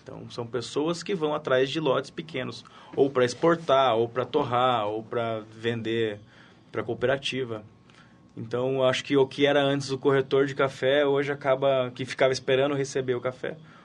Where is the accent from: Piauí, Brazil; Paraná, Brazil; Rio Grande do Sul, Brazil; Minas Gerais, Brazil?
Paraná, Brazil; Londrina; born there; eu sou nascido em Londrina, tem todo um... a cidade do café, né?